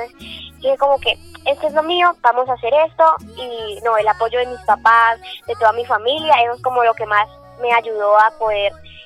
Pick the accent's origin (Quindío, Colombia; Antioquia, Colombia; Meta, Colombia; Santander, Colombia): Meta, Colombia; Villavicencio; now in Bogotá, Colombia; Yo soy llanera, orgullosamente llanera, soy de Villavicencio Meta, nacida y criada allá, nomás que pues en estos momentos por buscar nuestro futuro, poder crecer más mi carrera, estamos en Bogotá.